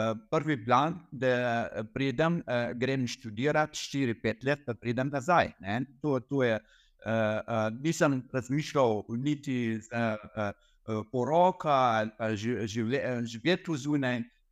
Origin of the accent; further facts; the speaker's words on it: Iraq; Slovenian is a second language; now in Slovenia; jaz sem iz Iraka, iz velike družina